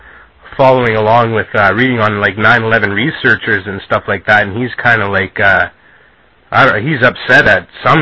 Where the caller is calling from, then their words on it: Sault Ste. Marie, Ontario, Canada